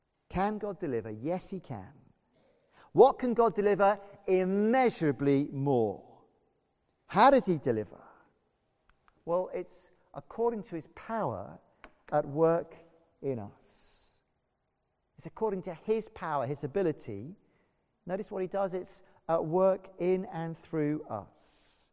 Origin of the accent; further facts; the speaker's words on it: Wales, United Kingdom; one of my afflictions as a Welshman is excessive superlatives and exaggeration.